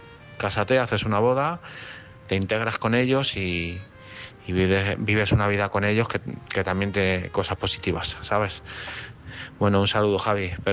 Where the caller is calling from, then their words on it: Madrid, Community of Madrid, Spain; de Madrid.